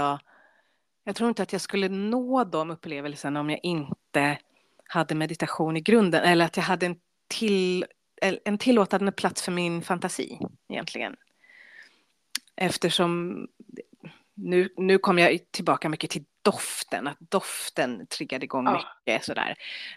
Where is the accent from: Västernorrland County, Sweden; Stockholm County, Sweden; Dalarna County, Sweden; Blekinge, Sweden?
Stockholm County, Sweden; Kungsängen; där jag växte upp som tonåring i Upplands-Bro kommun, Kungsängen.